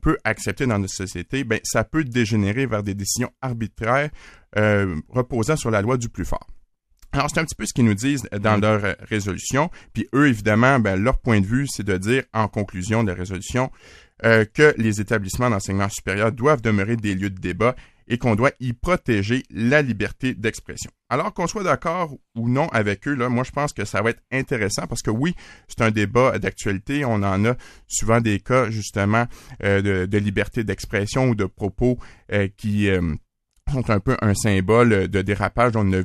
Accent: Quebec, Canada; puis venez nous voir chez nous en Estrie.

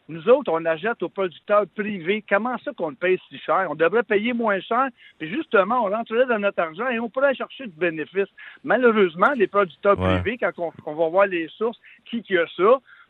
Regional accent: Quebec, Canada; Je suis un Québécois.

